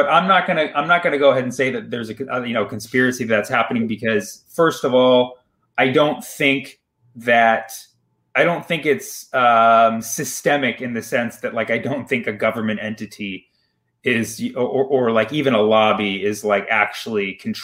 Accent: Berkeley, California, United States; also born or lived in Fremont; Well, when we moved, the thing is, growing up in Berkeley, like, I noticed right away it was diverse.

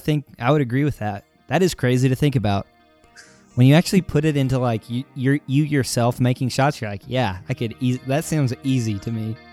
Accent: Arkansas, United States; people can make fun of us because we're from Arkansas and we don't like to be embarrassed.

